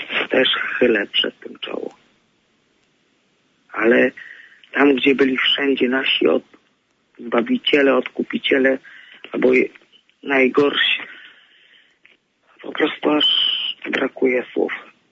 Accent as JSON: {"language": "Polish", "town": "Gdańsk", "region": "Pomeranian Voivodeship", "country": "Poland", "said": "Ja jestem z Gdańska."}